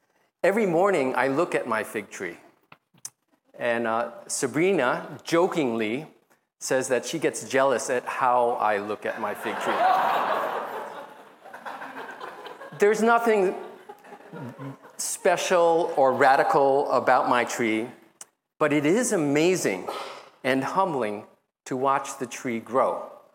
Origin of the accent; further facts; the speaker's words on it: New York, United States; also born or lived in Taiwan; I can't change that I was born in Taiwan. I can't change how growing up in New York in the 1970s and 80s shaped my character.